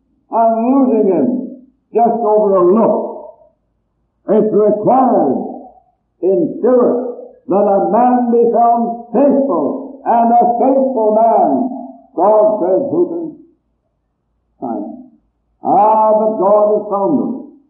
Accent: Quebec, Canada; now in United States; Of course, I was born in Quebec myself and went to school there.

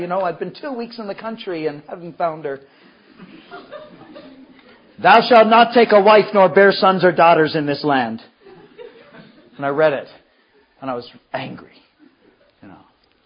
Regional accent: Canada; And I came from Canada.

